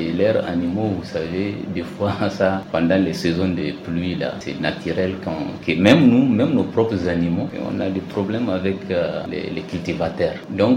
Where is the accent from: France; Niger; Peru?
Niger; Et en tant que Nigérien, moi, je pense que partout où nous sommes, dans le territoire nigérien, il faut qu'on se sente qu'on est chez nous.